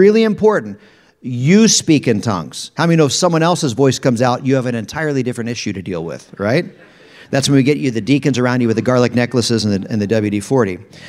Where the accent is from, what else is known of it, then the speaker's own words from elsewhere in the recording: Harrisburg, Pennsylvania, United States; So I was raised in Harrisburg, Pennsylvania, where we now live again after all these years.